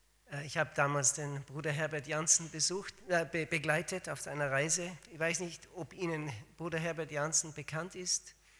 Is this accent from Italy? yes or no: no; Austria; now in Switzerland; Meine Frau ist Schweizerin, aber ich habe keinen Schweizer Dialekt, wie Sie vielleicht merken. Ich bin Österreicher. Wir kamen vor etwa 18 Jahren in die Schweiz.